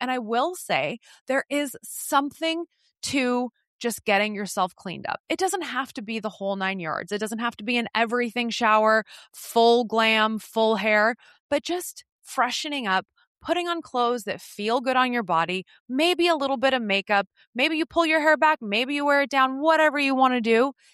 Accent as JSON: {"language": "English", "region": "California", "country": "United States", "said": "I come from Northern California, and in Northern California, we definitely get weather."}